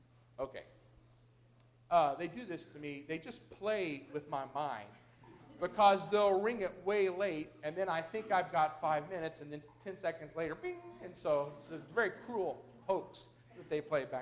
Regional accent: United States; because I'm an American and my culture is so individualistically driven

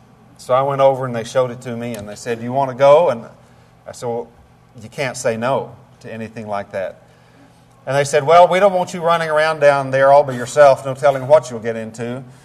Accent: Dumas, Texas, United States; where I grew up in Dumas, Texas, the church supported Wayne

